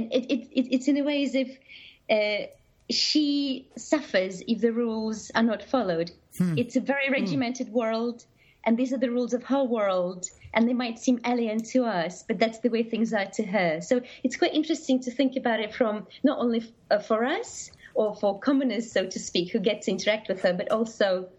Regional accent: Ukraine; moved away; I am originally from Ukraine

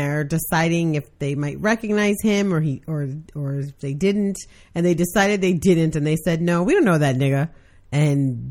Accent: New York, United States; I'm from New York, so

